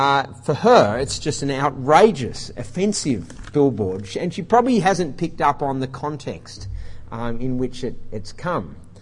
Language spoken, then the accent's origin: English; Queanbeyan, New South Wales, Australia; a billboard in Queanbeyan, which is my hometown.